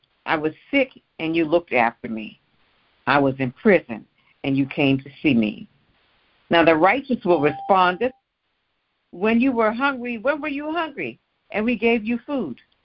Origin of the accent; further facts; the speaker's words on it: New York, United States; Now, when I was growing up in New York, we had to travel to the subway station on 125th Street, usually walking, and cross over to 42nd Street